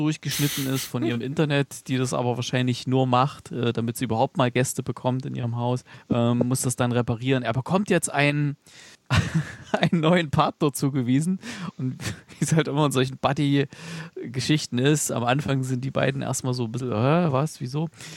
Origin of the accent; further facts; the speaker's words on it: Gera, Thuringia, Germany; wo ich aufgewachsen bin, relativ hoch gelegen auf dem Galgenberg in Gera.